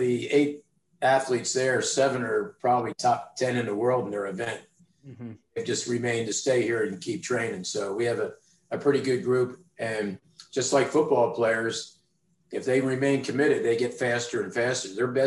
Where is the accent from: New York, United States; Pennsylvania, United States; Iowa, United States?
Pennsylvania, United States; Philadelphia; she swam for a coach that I grew up swimming with in Philadelphia.